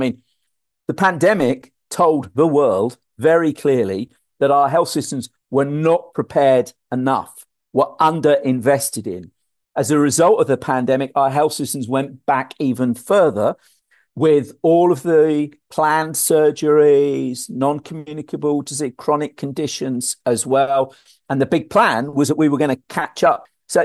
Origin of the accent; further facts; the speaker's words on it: United Kingdom; But we've seen other countries, my home country, the UK, has reduced.